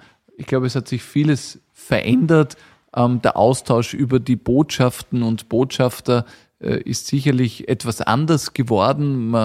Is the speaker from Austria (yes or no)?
yes; Austria; urlaubt ganz gern auch bei uns in Österreich